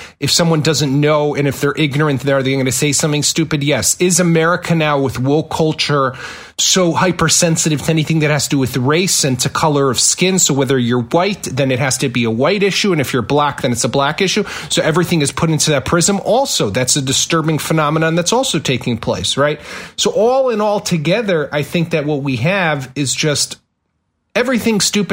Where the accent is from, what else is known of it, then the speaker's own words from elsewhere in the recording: Chicago, Illinois, United States; You know, as someone, I'm originally from Chicago and my father still lives there.